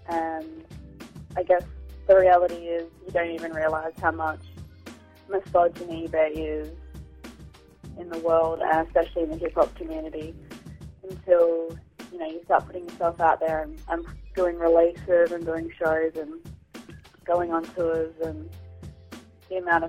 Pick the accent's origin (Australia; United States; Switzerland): Australia; then it finishes with … we're all Australian girls.